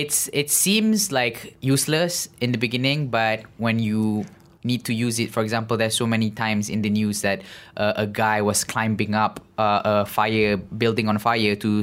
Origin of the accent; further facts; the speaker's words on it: Bangi, Selangor, Malaysia; So he brought me to the first meetup in my hometown, Bangi.